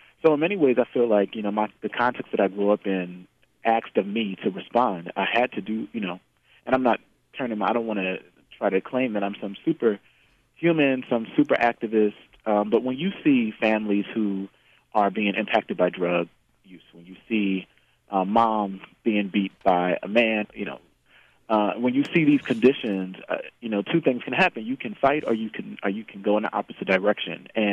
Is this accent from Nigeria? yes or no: no; Camden, New Jersey, United States; now in Brooklyn, United States; I am queer identified from the Northeast, Camden, New Jersey, to be specific, and I now live in Bed-Stuy, Brooklyn.